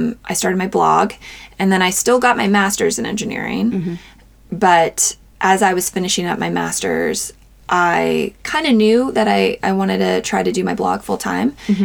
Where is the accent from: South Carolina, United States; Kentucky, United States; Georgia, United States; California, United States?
Kentucky, United States; Louisville; I'm from Louisville, okay. Yeah. You know, I really don't know why I went all the way down there for a year.